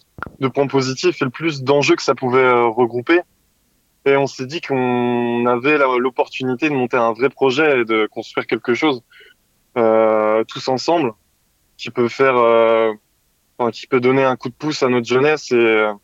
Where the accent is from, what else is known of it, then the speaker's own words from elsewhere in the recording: Pays de la Loire, France; On a grandi en Mayenne.